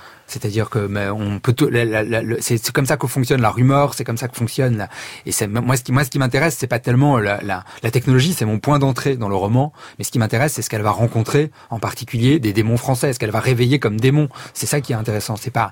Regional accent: Saint-Étienne, Auvergne-Rhône-Alpes, France; Moi je viens de Saint-Étienne, donc c'est quand même pas non plus très très loin.

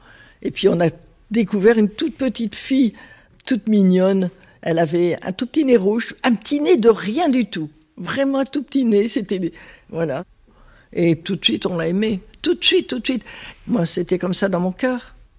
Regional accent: Hauts-de-France, France; j'ai 84 ans bientôt, enfin fin d'année, j'aurai 84 ans. J'habite Roubaix depuis 81. Et avant, j'habitais Croix, qui est juste à côté de Roubaix. Voilà, mais je suis vraiment du Nord.

